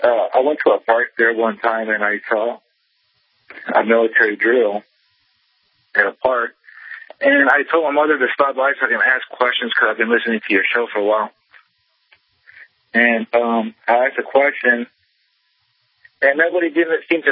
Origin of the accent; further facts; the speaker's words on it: Yuma, Arizona, United States; Yeah, I'm originally from Yuma, Arizona